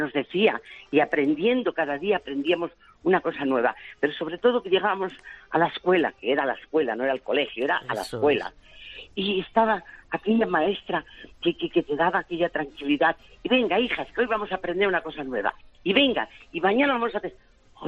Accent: Val de San Lorenzo, Castile and León, Spain; Yo cuando era pequeña vivía en mi pueblo, que se llama Val de San Lorenzo, un pueblo precioso al ladito de Astorga.

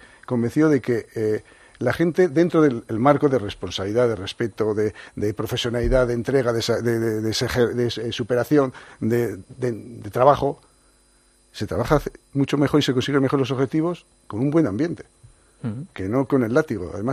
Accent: Haro, La Rioja, Spain; yo he ido a mi pueblo, a Haro, lo voy a decir, que ya lo sabéis que soy de Haro.

